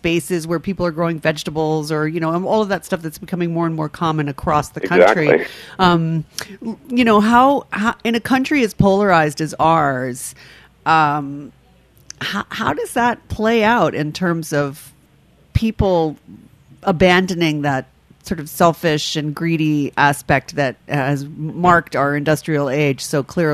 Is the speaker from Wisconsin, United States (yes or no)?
no; New York City, New York, United States; I'm from the Upper West Side of Manhattan.